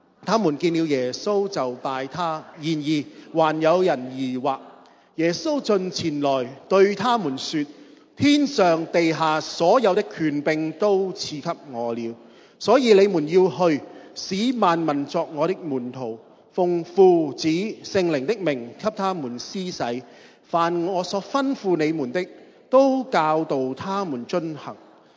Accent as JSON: {"language": "Cantonese", "country": "Hong Kong", "said": "我哋香港人"}